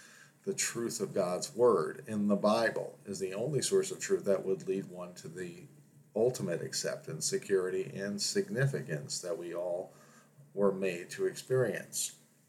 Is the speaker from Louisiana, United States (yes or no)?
no; New York, United States; as this New Yorker was delighted to be experiencing 80 degrees and sunshine